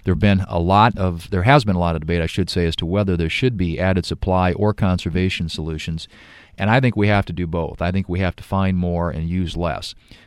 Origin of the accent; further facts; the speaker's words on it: Murdo, South Dakota, United States; as most of you know, I grew up in Murdo, a town that's very dependent upon tourism